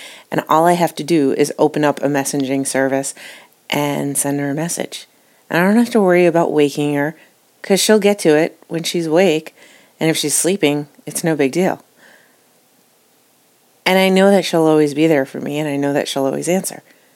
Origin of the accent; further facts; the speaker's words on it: Fire Island, New York, United States; now in Canada; I grew up on Fire Island, jumping through the waves and body surfing and, you know, swimming in the Atlantic. I live in Canada now.